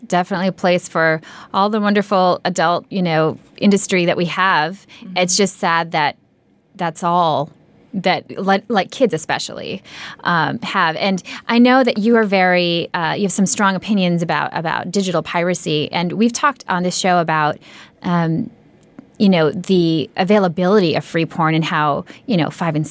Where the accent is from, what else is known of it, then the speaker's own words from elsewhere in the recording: Minnesota, United States; I know from growing up in Minnesota that, you know, depending on the specific community or the people you're around, it can be a little bit more sheltered